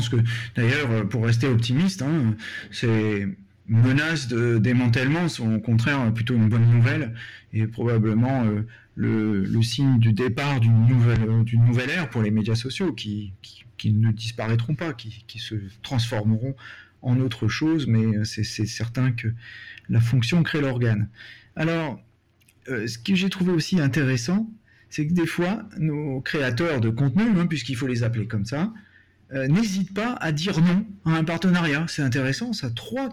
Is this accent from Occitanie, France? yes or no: no; Brittany, France; je suis breton, hein, c'est un peu normal